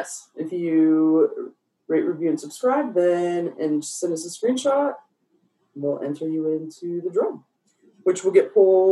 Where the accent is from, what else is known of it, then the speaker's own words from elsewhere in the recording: Joliet, Illinois, United States; Now, I grew up in Joliet. Did you know that?